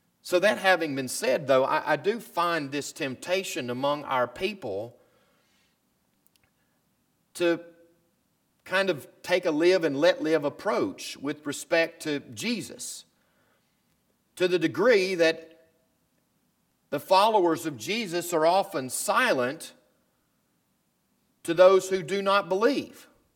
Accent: Deep South, United States; I grew up in the Deep South, and the Deep South is culturally and subculturally perhaps a little different than the rest of the country.

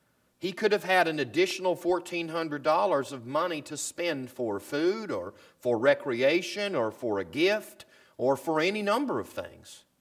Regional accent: Deep South, United States; I grew up in the Deep South, and the Deep South is culturally and subculturally perhaps a little different than the rest of the country.

